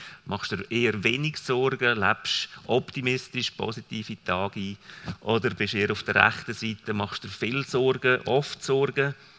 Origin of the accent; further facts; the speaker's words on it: Lucerne, Switzerland; accent: Lucerne dialect; Dann fahre ich weiter mit meinem Luzerner Dialekt.